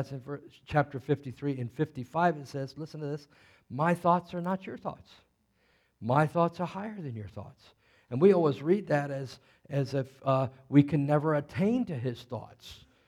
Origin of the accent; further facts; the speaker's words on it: Hampton, Virginia, United States; I was brought up in Hampton, Virginia